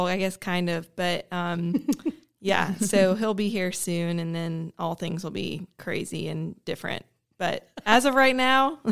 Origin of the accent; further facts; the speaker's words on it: Charlotte, North Carolina, United States; I'm from Charlotte originally. So I've been here most of my life and besides going away for school and coming back after that.